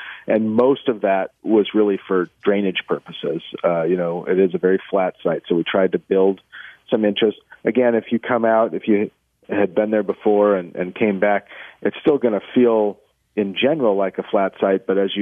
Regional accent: Wisconsin, United States; now in California, United States; And so when I grew up in Wisconsin, I live in California now.

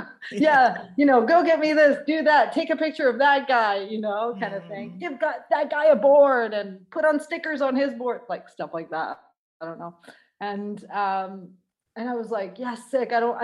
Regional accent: United States; now in Italy; I speak English quite fluently because I was raised in the States. Mm-hmm. And then I came back to Italy. My parents are both Italian, and came back to Italy and went to an American school because I didn't speak any Italian.

